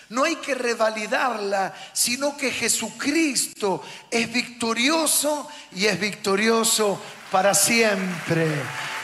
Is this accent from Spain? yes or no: no; Argentina; como apasionados que somos los argentinos en todo lo que hacemos